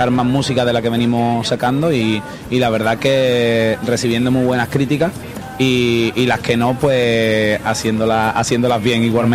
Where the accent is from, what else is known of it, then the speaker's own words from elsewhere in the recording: Andalusia, Spain; Empecé en los grupitos de flamenquito, de rumbas y sevillanas, como ya te digo, como muchísimos andaluces.